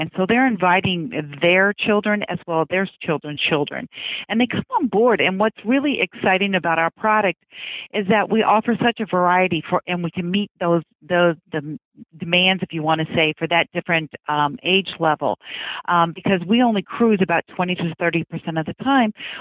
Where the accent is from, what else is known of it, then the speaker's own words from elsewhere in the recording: United States; I was born and raised on the Ohio River, so I'm very familiar with the rivers.